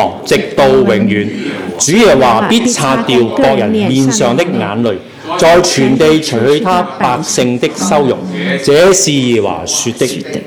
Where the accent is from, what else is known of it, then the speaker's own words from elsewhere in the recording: China; 以我哋中国人讲，系一个孝丧嚟嘅咩？